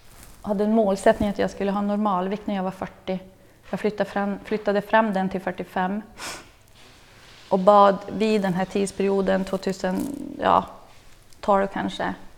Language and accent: Swedish; Norrland, Sweden; Och jag är faktiskt från Norrland, så jag får faktiskt köra precis hur jag vill.